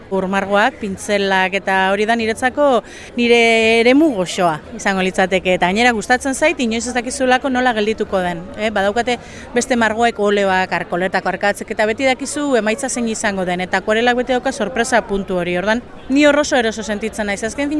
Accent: Bilbao, Basque Country, Spain; marrazkilaria naiz, bilbotarra naiz

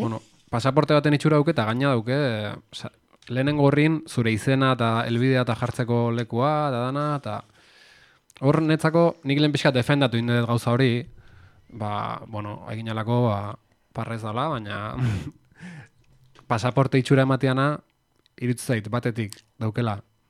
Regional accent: Urretxu, Basque Country, Spain; also born or lived in Zarautz / Bergara; zarauztarra naiz, izatez, jaiotzez eta sortzez, eta azirean initzan, da, ba, ez da, iba goita bos bat urte arte dola, zarautzen bizitzen itzan, eta gero Urretxozumara atorren itzan bizitzea. Eta gero azkenengo urtetan, ba, bolaratxoare eukiet, ba, Bergaran egon itzan

